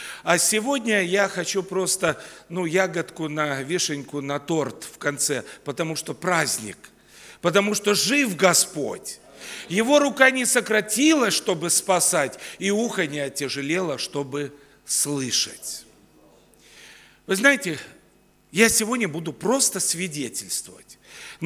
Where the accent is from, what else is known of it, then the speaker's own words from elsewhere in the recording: Lithuania; also born or lived in Russia; я вырос в Литве, получил образование, и после этого я свой.